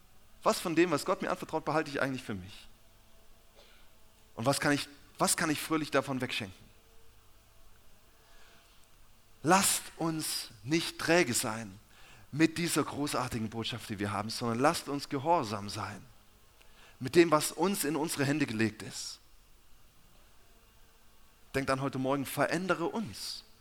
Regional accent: Saxony, Germany; now in southern Germany; Ich komme ja ursprünglich nicht hier aus dem Süden und ich komme eigentlich aus dem Erzgebirge. Ja? Und ja, Osten rockt.

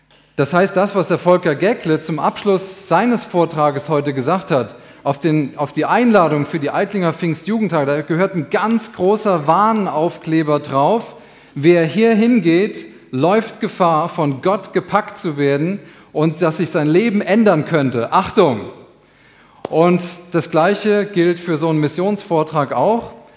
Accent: Rhineland-Palatinate, Germany; Ich komme ziemlich aus dem Norden, aus dem Westerwald

